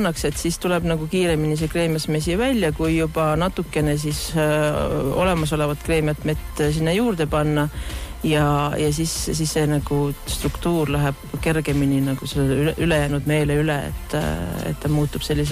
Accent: Tallinn, Harju County, Estonia; me ise oleme olnud tallinlased, siuksed linna inimesed oma perekonnaga, aga meil on olnud ja suve kodumaal. Hiiumaal täpsemalt Kassari saarel ja siis Sireli talus

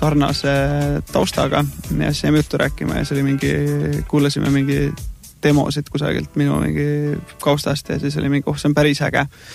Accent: Pärnu, Pärnu County, Estonia; now in Tallinn, Estonia; mina olen originaalselt Pärnakas, elan Tallinnas

